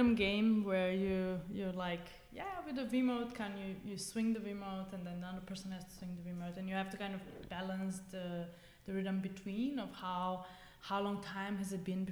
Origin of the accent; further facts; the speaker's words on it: North Macedonia; now in Copenhagen, Denmark; I'm actually from Macedonia, but came to study here in Copenhagen a long time ago.